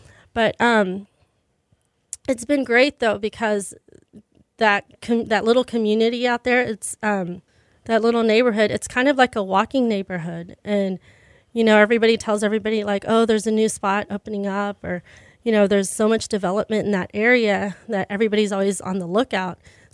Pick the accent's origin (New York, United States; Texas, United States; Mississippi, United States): Texas, United States; Pearland; So I'm from Pearland, so location number 2 has to be somewhere down south, either in Pearland or like Bay Area.